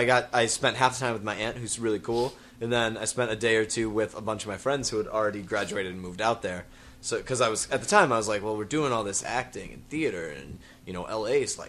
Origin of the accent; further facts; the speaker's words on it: New York, United States; Because I'm from New York, and it is way different than Los Angeles.